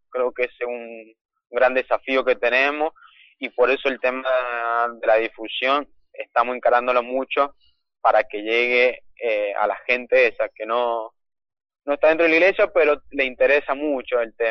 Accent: Argentina; a nosotros como argentinos no nos toca tanto

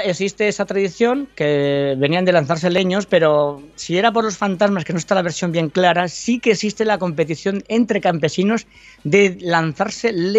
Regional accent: Spain; Incluso me comí hasta el envoltorio del ketchup y batí el récord de estos americanos siendo español, que tiene mucho mérito.

